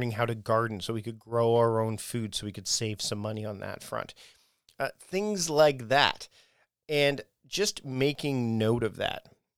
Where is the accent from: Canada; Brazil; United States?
Canada; Hamilton, Ontario; Martin Short, the comedian who is actually from my hometown, where I was born, Hamilton, Ontario, Canada.